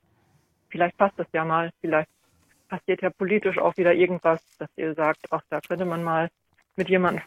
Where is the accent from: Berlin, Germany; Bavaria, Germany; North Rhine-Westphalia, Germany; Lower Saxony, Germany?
Lower Saxony, Germany; Nordhorn; born there; aus Nordhorn